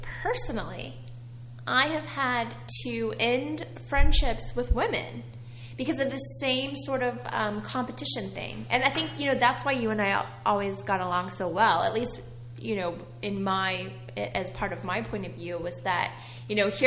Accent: Texas, United States; I'm from Texas, and in the South, you get married right out of college, and you have babies, you know, in your mid-20s, late 20s at the latest

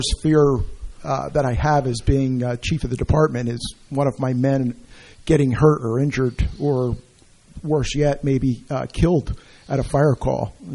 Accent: New Jersey, United States; Born and raised in Hunterdon County. Been a resident of Clinton Township for 50 years. Did a short stint in the borough of Highbridge for 5 years.

